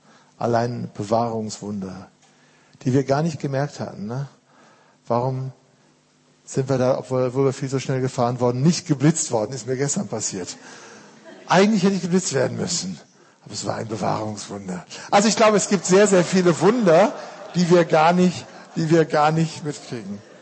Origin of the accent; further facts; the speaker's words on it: Germany; Wir als Deutsche wollen uns ja immer bei Beerdigungen total zusammenreißen, ja?